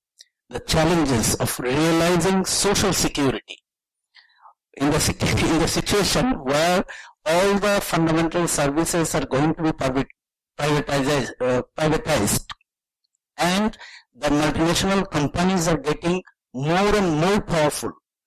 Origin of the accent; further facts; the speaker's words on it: Bangladesh; from Bangladesh